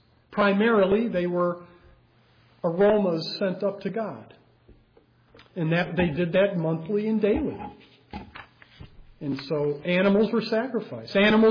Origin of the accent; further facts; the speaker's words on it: Illinois, United States; Now, I grew up in Illinois, and we would take trips to Iowa